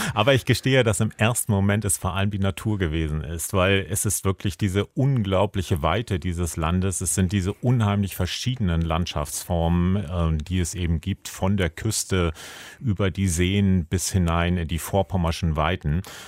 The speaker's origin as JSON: {"language": "German", "region": "Hamburg", "country": "Germany", "tie": "born there", "said": "Ich bin gebürtiger Hamburger, lebe in Schleswig-Holstein und bin auch in der Tat dort sehr verwurzelt."}